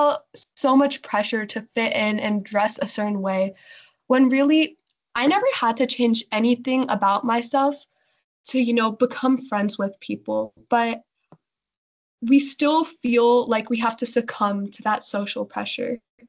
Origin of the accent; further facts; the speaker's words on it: India; We come from India, a place that's filled with such rich cultural heritage.